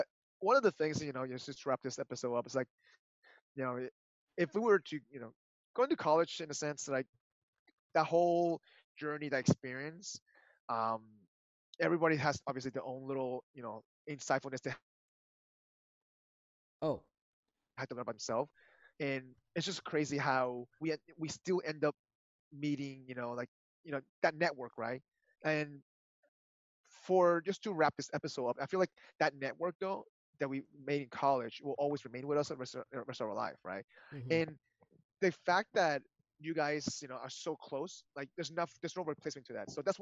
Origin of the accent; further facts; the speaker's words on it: Florida, United States; I mean, growing up in South Florida, you know, it was a little different